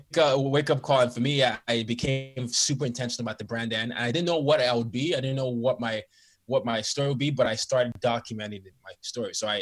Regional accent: Nigeria; I'm a Nigerian, and I grew up in 5 countries and 4 continents.

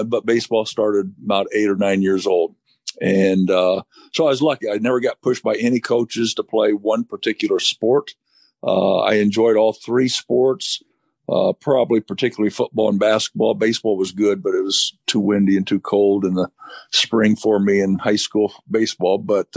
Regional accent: Normal, Illinois, United States; Well, when I grew up, I grew up in Normal, Illinois, and which is central Illinois, Normal, Bloomington, Illinois.

